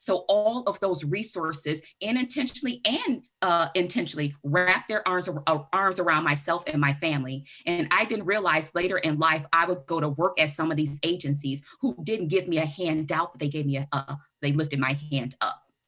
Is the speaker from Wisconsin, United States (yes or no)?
yes; Kenosha, Wisconsin, United States; So growing up in Kenosha and going through the Unified School District, you know, I went to Carthage